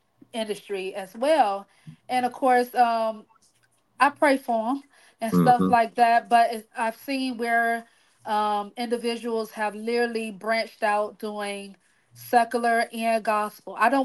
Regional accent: Cocoa, Florida, United States; also born or lived in Fort Pierce; So around Cocoa, Florida is like my stomping grounds

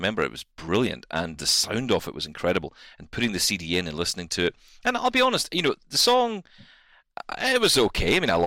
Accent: Glasgow, Scotland, United Kingdom; either growing up in Glasgow or frankly anywhere in the world, your mum and dad might mollycoddle you a little bit.

